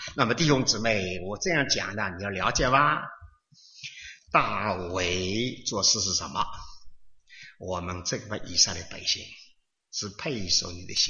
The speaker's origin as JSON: {"language": "Chinese", "country": "China", "said": "我们是中国人，我是中国人，我要知道我中国的历史。"}